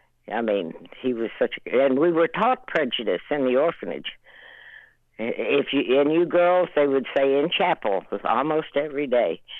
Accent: Oklahoma, United States; which of course we came from Oklahoma, so I'd already heard that these were bad people, but not from my family.

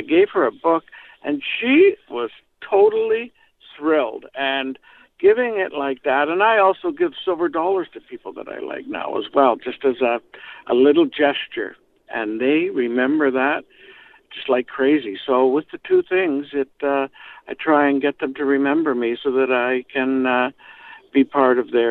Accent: Toronto, Ontario, Canada; But I'm from Toronto originally

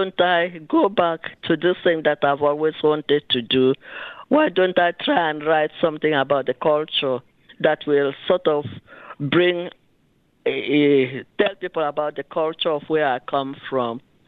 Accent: Nigeria; now in United States; lived in America longer than I have lived in Nigeria. So, of course, I'm influenced by what I see and by being an American, which I have to say that I'm very proud that I am an American, and I'm also proud that I'm a Nigerian, too.

